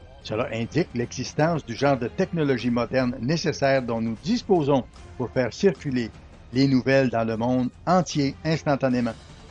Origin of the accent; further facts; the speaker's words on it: Ohio, United States; also born or lived in Pennsylvania; j'ai grandi dans le Midwest, dans l'est du Midwest américain, en Ohio et en Pennsylvanie, dans les années 50-60.